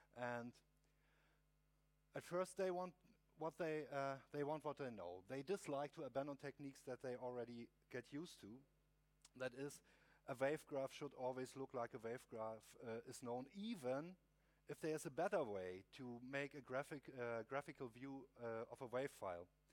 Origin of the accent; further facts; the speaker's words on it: Berlin, Germany; I'm from Berlin, and I intend to build an Linux audio workstation that will work out of the box because I build it.